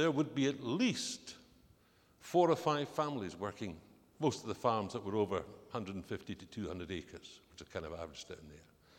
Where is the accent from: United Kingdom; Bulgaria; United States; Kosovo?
United Kingdom; Annan, Scotland; I haven't lived there for more than 40 years, but I'm from Dumfriesshire.